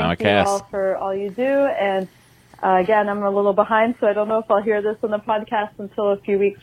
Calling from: Oregon, United States; I'm calling from Oregon.

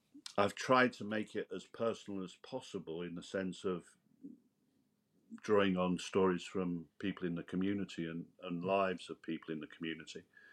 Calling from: London, United Kingdom; as you can see, I'm calling from London, or London calling, you know, the old clash.

